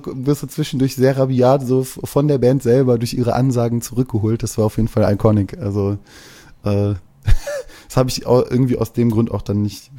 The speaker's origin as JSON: {"language": "German", "region": "North Rhine-Westphalia", "country": "Germany", "said": "ich komme aus dem Pott"}